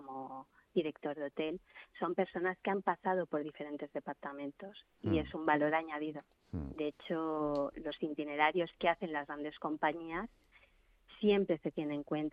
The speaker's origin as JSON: {"language": "Spanish", "region": "Balearic Islands", "country": "Spain", "said": "soy mallorquina"}